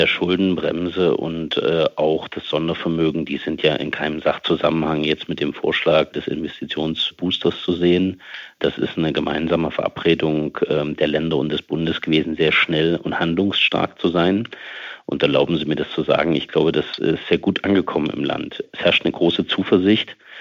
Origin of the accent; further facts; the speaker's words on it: Thuringia, Germany; Für mein Heimatland Thüringen